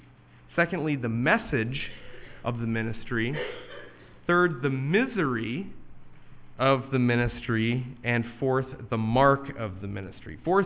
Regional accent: United States; And we might miss that, again, being English speakers and being independent, entrepreneurial Americans.

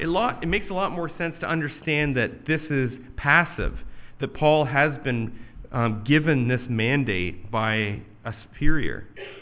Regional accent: United States; And we might miss that, again, being English speakers and being independent, entrepreneurial Americans.

